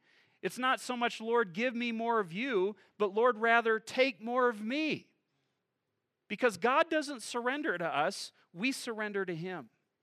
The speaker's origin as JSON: {"language": "English", "region": "Midwest", "country": "United States", "tie": "born or raised there", "said": "But where I grew up in the Midwest"}